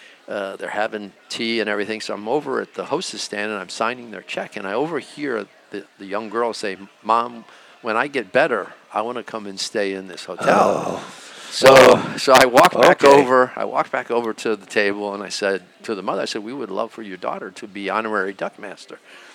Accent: Puerto Rico; now in Memphis, United States; I was a military brat. Both my parents were in the Air Force. And so I grew up in Puerto Rico.

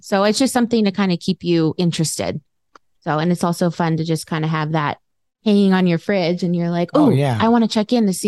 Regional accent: California, United States; now in Colorado, United States; I mean, we're all from California

